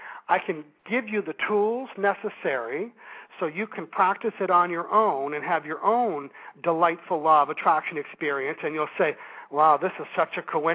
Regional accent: Canada; accent: Canadian; that's my Canadian accent

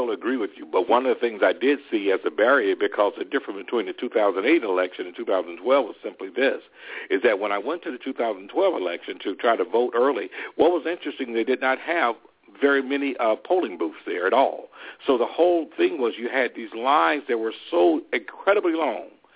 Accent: Selma, Alabama, United States; Because the fact, and especially me being born and raised in Selma, Alabama, this was just something that just touched me in a tremendous way.

